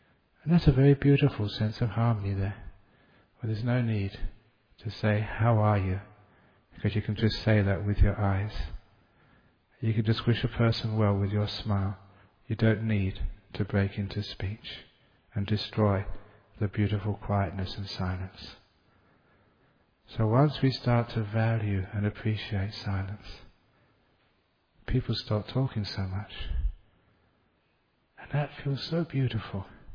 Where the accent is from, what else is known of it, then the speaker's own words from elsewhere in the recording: London, United Kingdom; from my youth, you know, growing up in London, a very, very busy city.